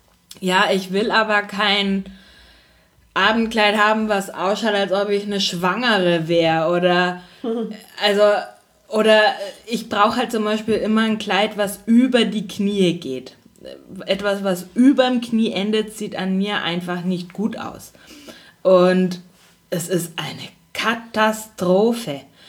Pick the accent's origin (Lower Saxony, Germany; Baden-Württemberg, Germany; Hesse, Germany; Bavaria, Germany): Bavaria, Germany; Nuremberg; also wir sind ja aus Nürnberg, ne?